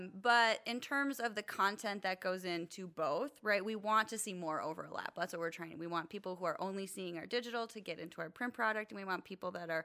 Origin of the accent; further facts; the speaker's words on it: Wisconsin, United States; now in California, United States; I am a transplant to California. I grew up in Wisconsin.